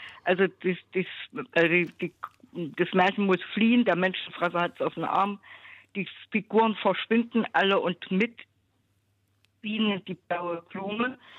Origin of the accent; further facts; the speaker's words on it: Jena, Thuringia, Germany; Also ich komme aus Jena, also auch DDR, bin 74 Jahre alt, schon ein bisschen, ein halbes Jahr schon drüber